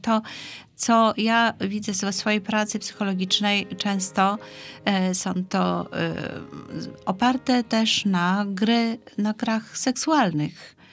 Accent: Gdańsk, Pomeranian Voivodeship, Poland; now in Jastarnia, Poland; Ja jestem mieszkanką Gdańska. Urodziłam się w Gdańsku, jestem gdańszczanką, a za mężem znalazłam się w Jastarni.

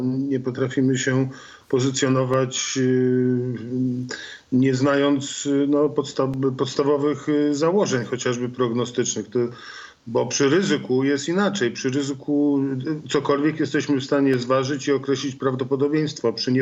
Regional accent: Pomeranian Voivodeship, Poland; zwłaszcza u nas na Kaszubach, to doskonale o tym wiemy

